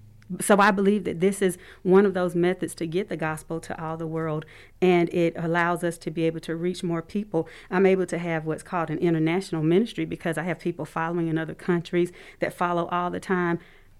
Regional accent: Columbus, Georgia, United States; I was raised in South Columbus, went to Winterfield, went to Eddy Middle School, went to Baker High School, graduated in the last class from Baker High School.

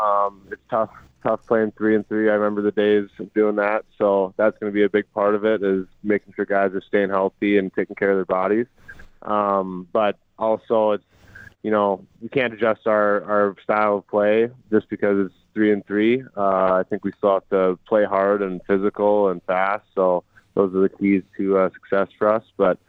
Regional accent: Moorhead, Minnesota, United States; I'm originally from Morehead, like you said. I graduated in 17. I grew up around the area.

